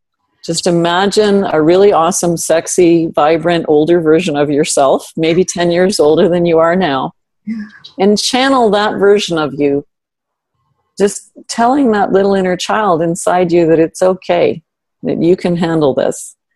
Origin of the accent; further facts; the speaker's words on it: Ontario, Canada; I'm actually from Northern Canada. I'm from Northern Ontario. And we used to spend our summers in a remote backwood cabin.